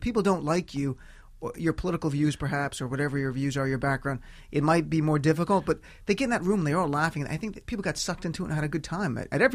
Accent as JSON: {"language": "English", "country": "United States", "said": "I take it on because I'm an American and I have strong progressive values"}